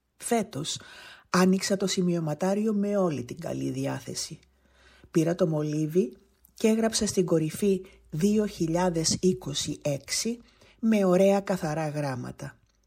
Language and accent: Greek; Cyprus; Να επανενωθεί επιτέλους η πατρίδα μου, η Κύπρος.